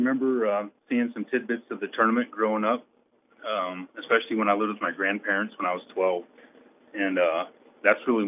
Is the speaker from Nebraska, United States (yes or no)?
no; Newton, Kansas, United States; Yes, I was born in Newton. My mom and stepdad had worked construction. We moved all around.